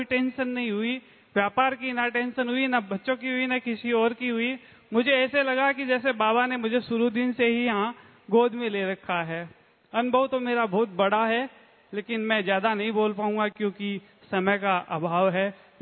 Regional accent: Fatehpur Shekhawati, Rajasthan, India; मैं फतेहपुर सिकावाटी से हूँ, जिला सीकर राजस्थान, बीकानेर जोन से।

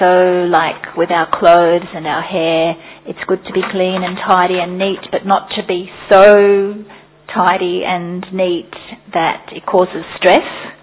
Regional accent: Australia; from Australia

